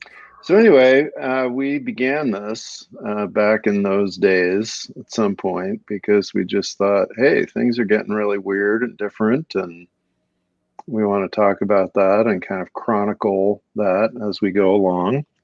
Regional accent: Minnesota, United States; It's because I'm from Minnesota.

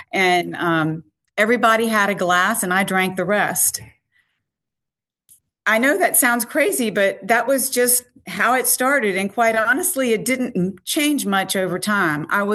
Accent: Virginia, United States; now in Savannah, United States; I live in Savannah, Georgia, but I grew up in Virginia, and I grew up to a family of people who drank every day.

